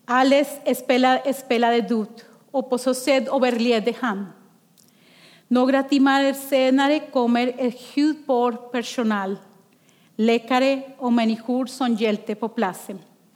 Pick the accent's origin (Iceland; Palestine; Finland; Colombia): Colombia; Och jag vill berätta en historia från min hemland Colombia.